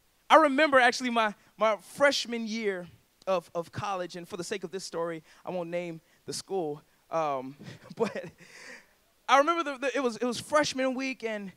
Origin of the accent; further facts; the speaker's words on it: South Carolina, United States; And mind you, I'm from South Carolina. I'm from the suburbs of South Carolina.